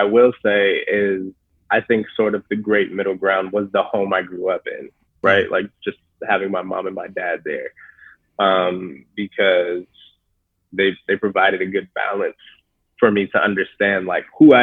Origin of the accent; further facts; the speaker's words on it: Phoenix, Arizona, United States; But I grew up in South Phoenix on the South Side